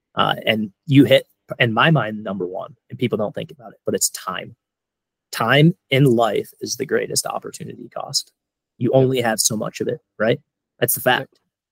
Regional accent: Wisconsin, United States; I have a stand in Wisconsin, which is where I grew up in Wisconsin, hunting whitetails.

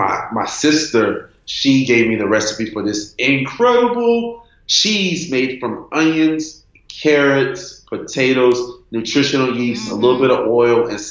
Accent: Miami, Florida, United States; I'm from Miami, Florida, and my family did not grow up eating shepherd's pie.

